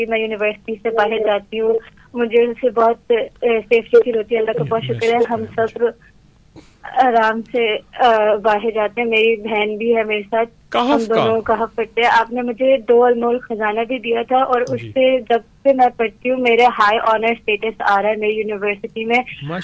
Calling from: Cyprus; میں سائپرس سے بات کر رہی ہوں.

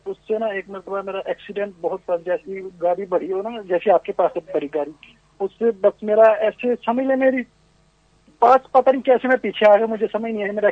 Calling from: South Africa

